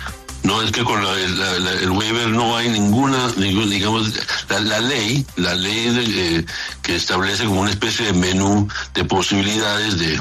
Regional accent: Colombia; es un momento para que el país piense como colombianos

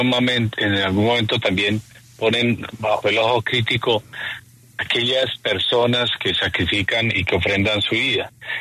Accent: Colombia; Aquí somos colombianos

